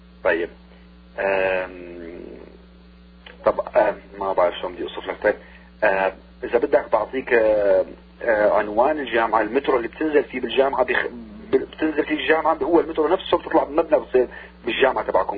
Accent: Syria; ونحن هذا الشيء اللي مسهل علينا كسوريين.

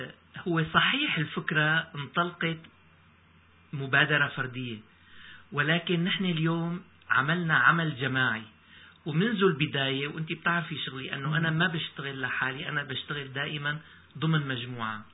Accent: Syria; كل مدينة في بلدنا سوريا

